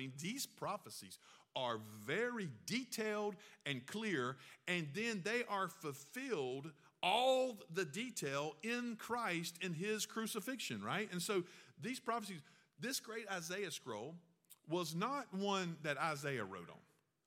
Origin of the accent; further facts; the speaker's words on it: Red Bank, South Carolina, United States; Church, Red Bank, South Carolina, unincorporated. You know what I'm saying? My dad's been the pastor. I grew up in the Sunbeams and discipleship training and RAs and Sunday school material.